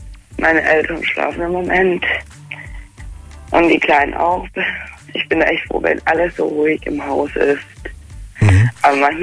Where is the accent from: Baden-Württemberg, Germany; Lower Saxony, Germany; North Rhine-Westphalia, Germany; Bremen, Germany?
Baden-Württemberg, Germany; Sachsenheim; Aus Sachsenheim.